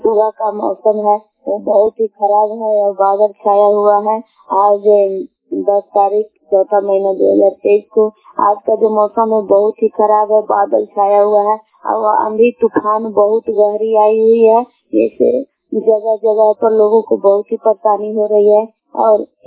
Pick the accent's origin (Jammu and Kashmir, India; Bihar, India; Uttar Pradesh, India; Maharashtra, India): Bihar, India; Bilan; ग्राम बिलान जिला कैमूर बेगुआ के निवासी हूँ।